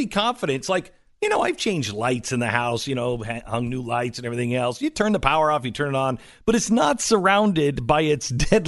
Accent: Pacific Northwest, United States; When I grew up, nobody had a pool. But I grew up in the Pacific Northwest.

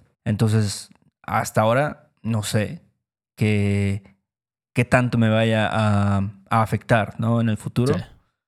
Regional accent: Mexico; nosotros la verdad es que no somos el mexicano promedio.

